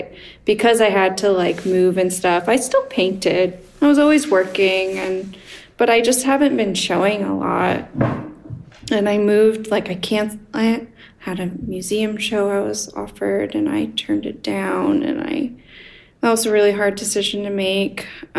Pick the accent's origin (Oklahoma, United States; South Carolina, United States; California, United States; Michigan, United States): Oklahoma, United States; I'm from the Midwest. I grew up in Oklahoma